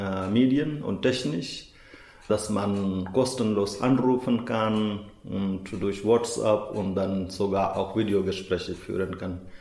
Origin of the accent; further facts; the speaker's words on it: Chhattisgarh, India; first language Hindi; German is a second language; now in Bremen, Germany; Ich komme aus Mittelostindien. Das Bundesland heißt so Chhattisgarh. Und ungefähr 30 Millionen Einwohner sind.